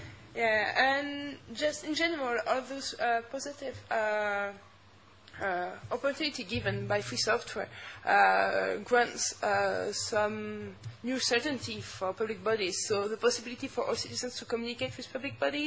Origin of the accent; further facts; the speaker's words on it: France; English is a second language; I'm going to start first with my home country, because that's what I know best.